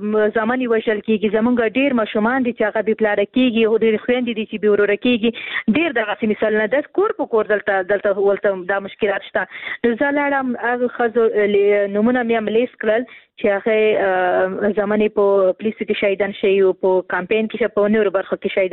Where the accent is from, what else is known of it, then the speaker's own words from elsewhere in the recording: Khost, Afghanistan; زه هم د خوست یم،